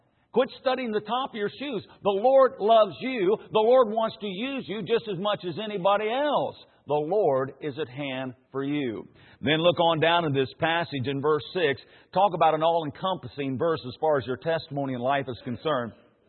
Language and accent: English; Indiana, United States; Now, I grew up in Indiana. I'm a Hoosier, okay?